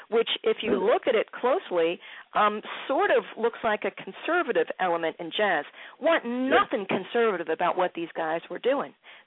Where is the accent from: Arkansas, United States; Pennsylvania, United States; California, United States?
Pennsylvania, United States; Philadelphia; I grew up in Philly, so there was a lot of doo-wop and the sound of Philadelphia.